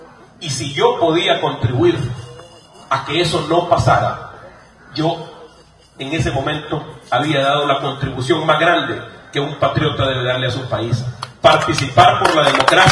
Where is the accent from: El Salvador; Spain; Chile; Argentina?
El Salvador; Lo único que estas manos han hecho es trabajar durante 25 años en mi país. A mí nada me fue regalado. Al igual que ustedes, pasé las necesidades de cualquier salvadoreño.